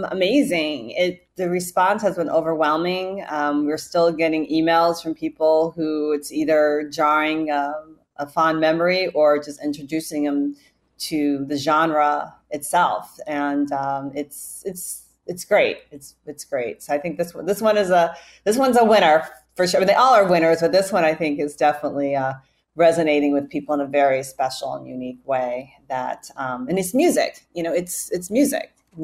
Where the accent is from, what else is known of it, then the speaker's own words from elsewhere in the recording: Shaker Heights, Ohio, United States; I'm born and raised in Cleveland, Ohio, in a suburb, actually, I should say, Shaker Heights.